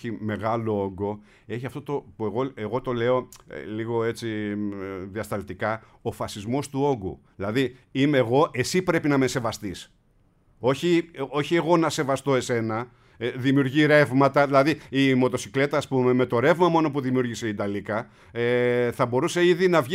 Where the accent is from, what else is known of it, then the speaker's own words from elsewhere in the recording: Livadi, Thessaly, Greece; Λιβάδι, Λαρίσης, Λιβάδι Ολύμπου.